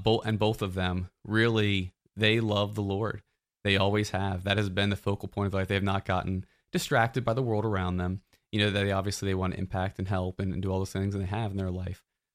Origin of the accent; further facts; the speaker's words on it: Delaware, United States; I'm actually from Delaware. And so I was born outside of Philadelphia, so probably, 15, 20 minutes from Philly. And that's where I grew up.